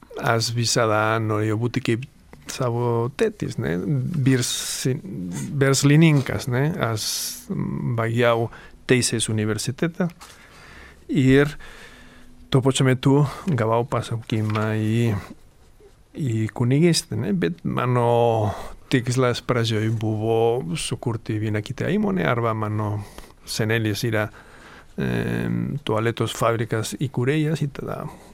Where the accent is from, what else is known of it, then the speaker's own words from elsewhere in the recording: Barcelona, Catalonia, Spain; Barcelonoje.